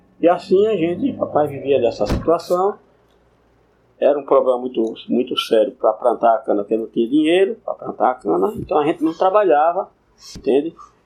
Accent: Pau d'Alho, Pernambuco, Brazil; Nasci e me criei no Engenho Lavagem, município de Lavagem, Pau d'Alho, pertence a Pau d'Alho, o Engenho Lavagem. Meu pai morou lá nesse engenho 20 anos, Engenho Lavagem.

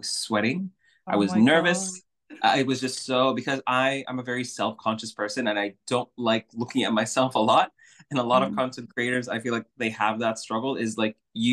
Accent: Saudi Arabia; And I'm from Saudi Arabia.

